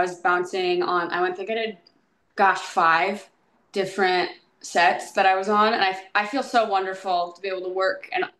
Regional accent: Kansas City, Missouri, United States; So I knew that my hometown, Kansas City, Missouri, had like a Facebook page for acting

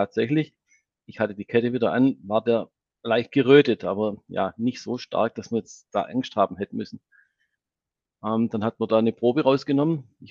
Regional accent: Nürtingen, Baden-Württemberg, Germany; ich komme aus Nürtingen.

